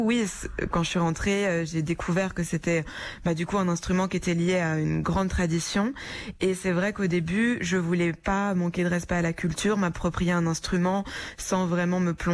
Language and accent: French; Belgium; born there; Parce que je suis née en Belgique